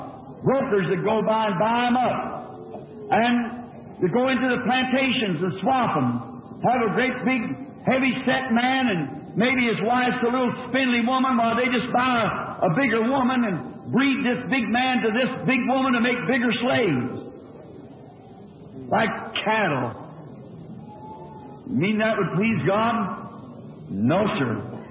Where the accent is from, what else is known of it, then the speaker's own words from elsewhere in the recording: the South, United States; I'm a Southerner.